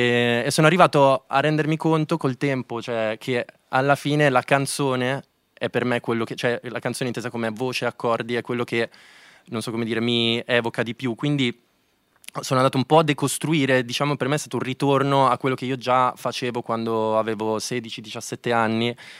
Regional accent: Rimini, Emilia-Romagna, Italy; io sono cresciuto in campagna, a Rimini, nella campagna riminese, circondato, diciamo, dalla campagna

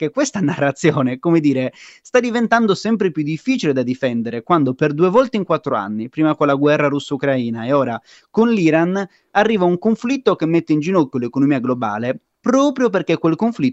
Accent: Sardinia, Italy; lo dico da sardo

